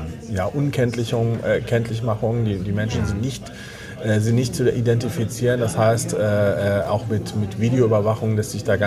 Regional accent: Düsseldorf, North Rhine-Westphalia, Germany; born there; ich bin auf Karnevalsfreitag in Düsseldorf am Rhein geboren.

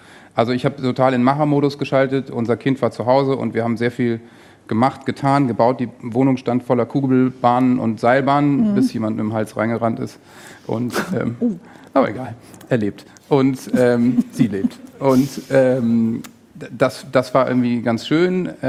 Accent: North Rhine-Westphalia, Germany; Wir kommen aus dem Westfälischen, also komplett andere Ecke.

